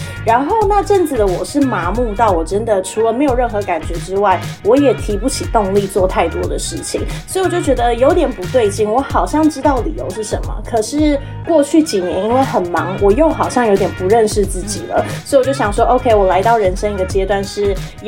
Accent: Taiwan; 就是医心理谘商在我生在台湾的经验里面

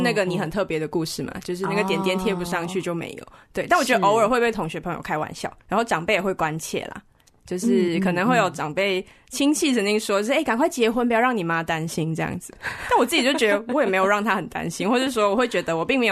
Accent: Malaysia; now in Taiwan; 我们两个都马来西亚人嘛，我们都大马人。

